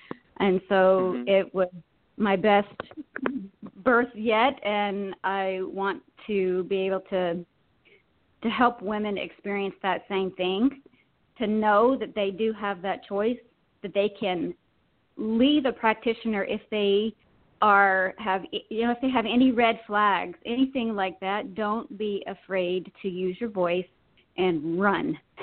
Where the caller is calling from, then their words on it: Virginia, United States; from Virginia.